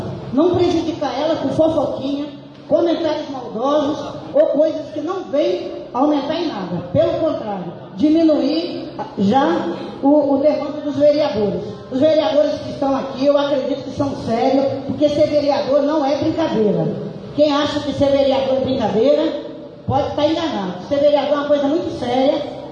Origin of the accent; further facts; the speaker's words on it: Conceição da Barra, Espírito Santo, Brazil; sou de Conceição da Barra